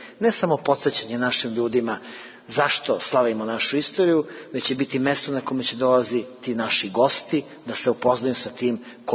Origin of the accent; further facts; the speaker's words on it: Serbia; Spomenik u kome mi kao Srbi konačno kažemo jasno i svima da se ponosimo svojom istorijom, svojim vladarima, svojom kulturom i da smo stari evropski narod koji je ovde već vekovima.